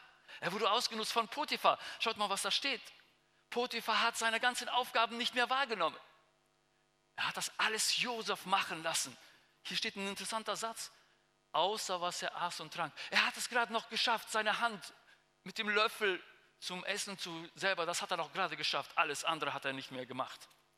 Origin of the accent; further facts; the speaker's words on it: Russia; now in Germany; mir ist das sehr wichtig für uns als Deutsche, die aus Russland kommen.